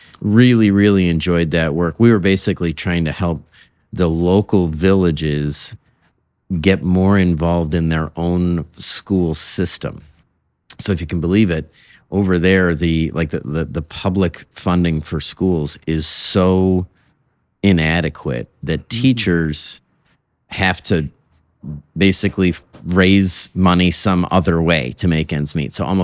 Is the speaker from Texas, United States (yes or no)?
no; Detroit, Michigan, United States; I grew up outside the Detroit area